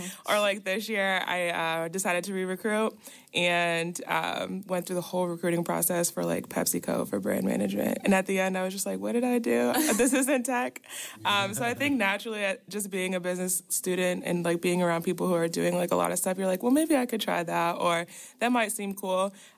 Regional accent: Ohio, United States; moved away; I mentioned I'm from Ohio, so, like, technology does not happen in Ohio. So once I moved out to California, I was like, wow, what is this stuff?

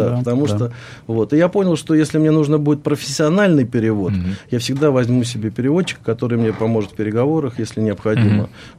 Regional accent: Moscow, Russia; moved away as an adult; кому в Москве, я москвич, mm-hmm. кому в Москве нужен штурман дальнего плавания.

